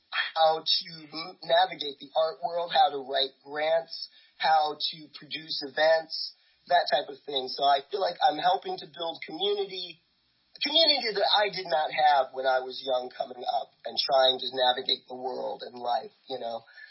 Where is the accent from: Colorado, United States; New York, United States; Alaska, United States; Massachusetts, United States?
New York, United States; I grew up in New York.